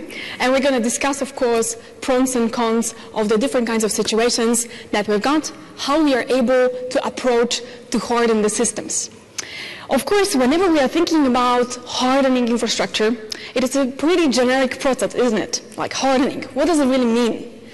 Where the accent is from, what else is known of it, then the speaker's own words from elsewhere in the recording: Poland; I am from Poland. As you see by my complex surname